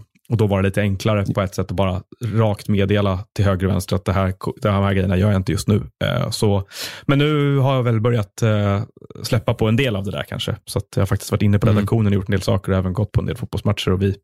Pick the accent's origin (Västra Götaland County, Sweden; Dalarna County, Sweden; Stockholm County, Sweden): Stockholm County, Sweden; Stockholm; Men jag är också uppvuxen i Stockholm och i stan, så att jag har lite svårt att inte vara i stan.